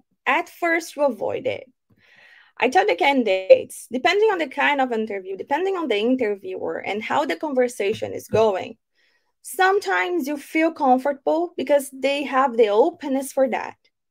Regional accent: Brazil; and also I'm from Brazil, so I know that some candidates, specifically from my country, they tend to share.

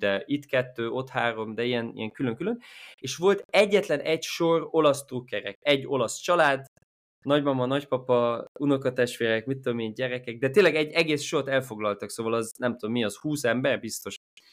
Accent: Germany; és akkor Németországban születtem, Németországban élek

